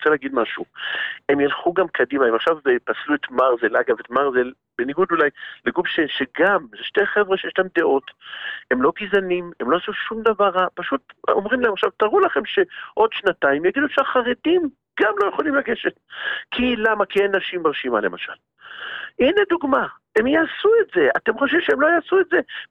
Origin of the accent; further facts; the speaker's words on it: Haifa, Haifa District, Israel; אגב בחיפה, אני חיפאי